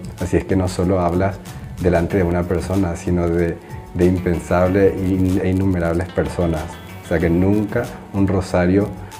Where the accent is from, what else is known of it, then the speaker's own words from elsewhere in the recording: Paraguay; now in Rome, Italy; soy paraguayo, tengo 33 años, actualmente vivo en Roma